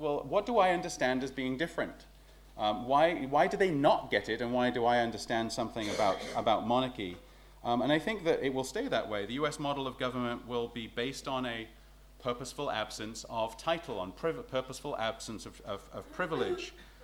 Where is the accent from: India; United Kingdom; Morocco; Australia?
United Kingdom; England; now in United States; being an Englishman in America is a little harder than being an Englishman maybe than, say, here, or being an Englishman in Canada.